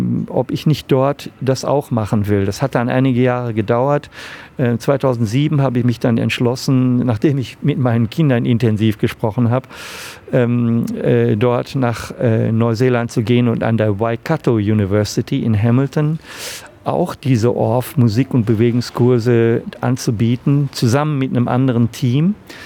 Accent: Germany; accent: German; Mein Akzent, der deutsche Akzent im Englischen, oder bei mir so ein bisschen hin zum französischen Akzent im Englischen, der wurde immer sehr gemocht.

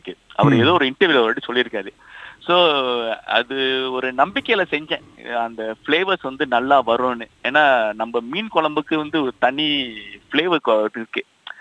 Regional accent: Singapore; ஆமா, நான் வந்து சிங்கப்பூர்ல பிறந்து வளர்ந்தேன். அப்பா அம்மாவும் சிங்கப்பூர்ல தான் பிறந்தாங்க. தாத்தா பாட்டி வந்து மதுரையில இருந்து வந்தவங்க, அவங்கலாம் ஸோ மதுரையிலேருந்து வந்தவங்க.

